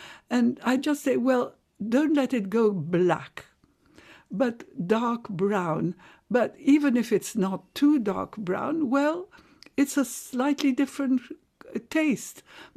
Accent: Zamalek, Cairo Governorate, Egypt; Yes, it was wonderful. I lived in a block of flats, which was quite grand.

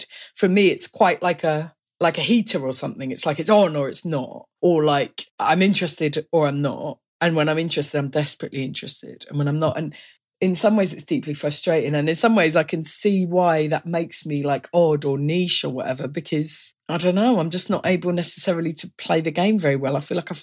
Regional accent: Orpington, London, United Kingdom; I'm from Orpington in Kent. Well, I said it, and I'm from St. Mary Cray, which is like a smaller part of Orpington, but I've always just said Orpington.

